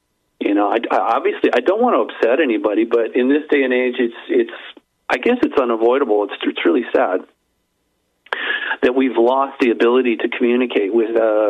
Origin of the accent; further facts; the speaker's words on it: California, United States; also born or lived in Rhode Island, United States / Hong Kong; now in Florida, United States; I'm from Southern California, and I've lived in Rhode Island. I've lived in Hong Kong, and now I'm living in Southern Florida.